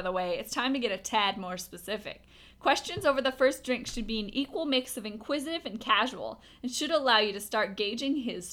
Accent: Fairmont, Minnesota, United States; I am originally from Fairmont, Minnesota.

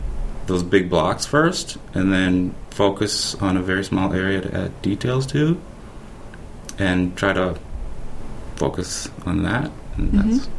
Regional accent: Israel; growing up in Israel

